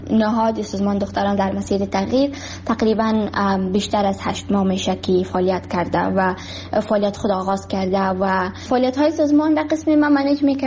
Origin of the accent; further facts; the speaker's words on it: Kabul, Afghanistan; also born or lived in Baghlan; در سال 2005 در ولایت بغلان به دنیا آمدم و در سای ابتدایی خود را همچنان در کابل خواندم